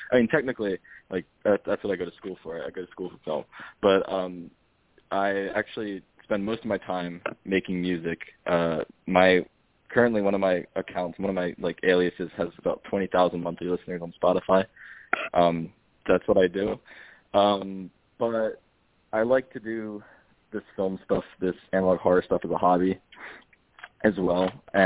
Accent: New Jersey, United States; now in Philadelphia, United States; right now I'm in Philadelphia. I'm based in Philadelphia, but yeah, I'm from New Jersey.

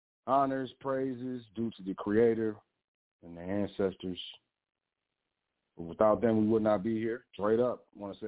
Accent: Netherlands; I'm from the Netherlands. I can't even say it. The Netherlands. I'm from the Netherlands.

